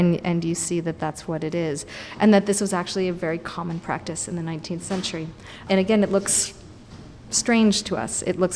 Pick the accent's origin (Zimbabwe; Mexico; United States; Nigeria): United States; California; My own history is that I grew up in California, where images of death were pretty much relegated to youth subcultures